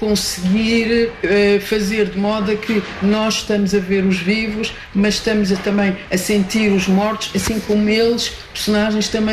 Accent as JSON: {"language": "Portuguese", "region": "Lisbon", "country": "Portugal", "said": "Eu sou lisboeta"}